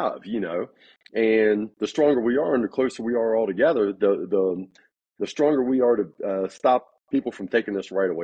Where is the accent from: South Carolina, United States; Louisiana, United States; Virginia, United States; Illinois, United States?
Virginia, United States; Winchester; now in Denver, United States; I'm from Winchester, Virginia, originally. And now I've been in Denver, Colorado for about 16 years now.